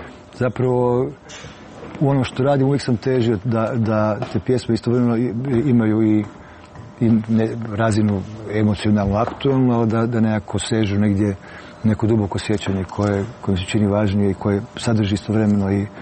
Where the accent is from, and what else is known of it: Krapina-Zagorje County, Croatia